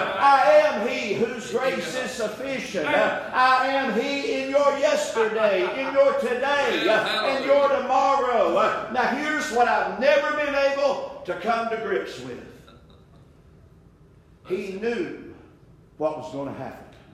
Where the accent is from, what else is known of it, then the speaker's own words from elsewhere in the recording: Tennessee, United States; Now, I'm from East Tennessee, and we talk a little different over there, and I'm up in the mountains now.